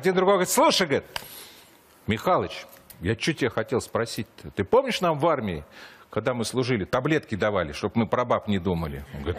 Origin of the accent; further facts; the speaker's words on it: Russia; И когда он спросил, откуда мы, я сказал, из России.